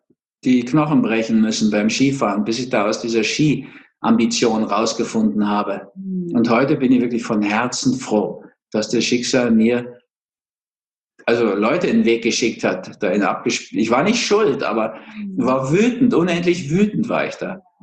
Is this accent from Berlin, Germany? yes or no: yes; Berlin, Germany; born there